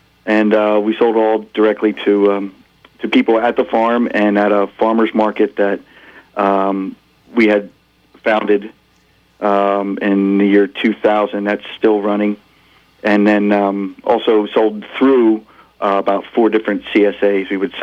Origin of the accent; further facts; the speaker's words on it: Pennsylvania, United States; I come from Pennsylvania and have a 27-acre farm in southeastern Pennsylvania, about 60 miles northwest of Philadelphia, just north of the city of Reading.